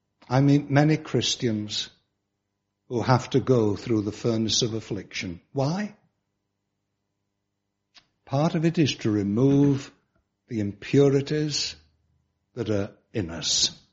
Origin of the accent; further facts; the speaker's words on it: Barnsley, Yorkshire and the Humber, United Kingdom; born there; I was born in that wonderful town of Barnsley in South Yorkshire. Oh, and it was wonderful. But I was born in Barnsley and I used to work in Barnsley.